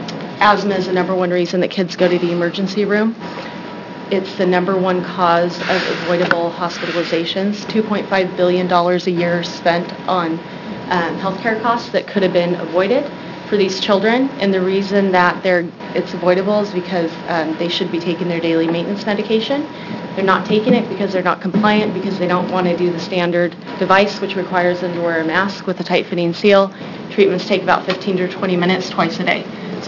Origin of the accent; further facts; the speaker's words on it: Bend, Oregon, United States; I'm from Bend. I have a drug delivery medical device company in Bend called Jetstream.